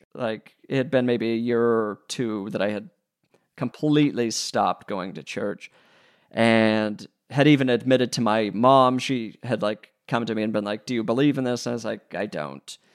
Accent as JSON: {"language": "English", "region": "Utah", "country": "United States", "tie": "born or raised there", "said": "growing up in Utah, you don't really know a lot of people in the biz"}